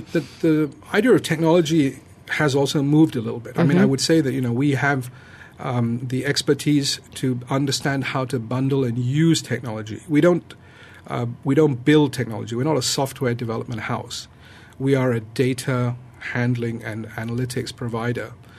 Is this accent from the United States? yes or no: no; Malaysia; As a Malaysian